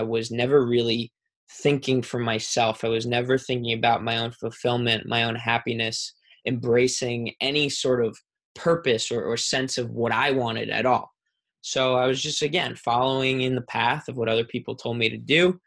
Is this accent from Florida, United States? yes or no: no; New York, United States; So I was, like I said, growing up on Long Island, and I was a kid who was just going through the motions.